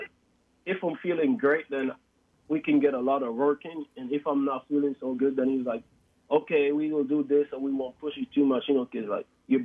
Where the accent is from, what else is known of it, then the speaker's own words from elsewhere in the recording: Jamaica; I'm from Jamaica, so I've been making my own Jamaican meal, like, every day